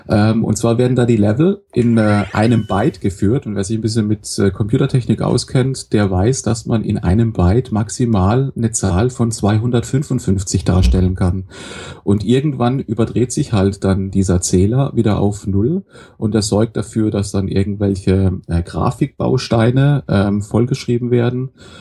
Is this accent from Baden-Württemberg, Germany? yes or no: yes; Karlsruhe, Baden-Württemberg, Germany; ich komme aus Karlsruhe, also weil du gerade It's a Me angesprochen hast. Also ich bin tatsächlich Italiener, aber ich bin kein Klempner, ich bin Lehrer.